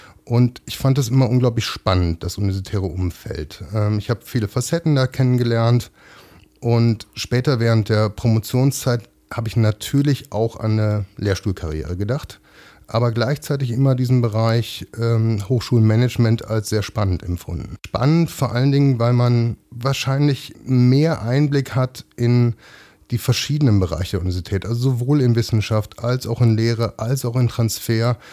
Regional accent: Mönchengladbach, North Rhine-Westphalia, Germany; born there; also born or lived in Leipzig; Ich bin geboren in Mönchengladbach, bin nach dem Abitur für anderthalb Jahre nach Lateinamerika gegangen, habe dort meinen Zivildienst gemacht und danach zum Studieren nach Leipzig und später auch zum Promovieren.

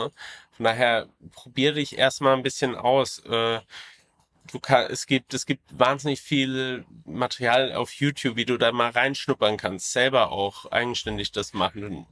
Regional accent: Southern Germany, Germany; now in Berlin, Germany; Also ich komme aus dem Süden Deutschlands eher, bin aber viel umgezogen, immer weiter gen Norden und jetzt in Berlin gelandet.

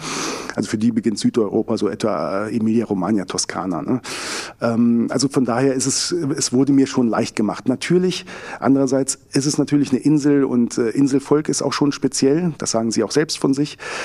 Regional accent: Northern Germany, Germany; now in Graz, Austria; ich habe damals natürlich noch als Kind in Norddeutschland gelebt

